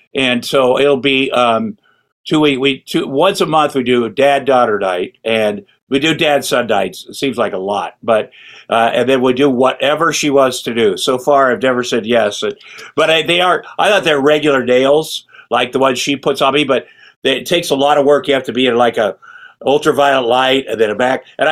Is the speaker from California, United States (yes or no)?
no; Ottumwa, Iowa, United States; I grew up in Ottumwa, Iowa. It's a small town.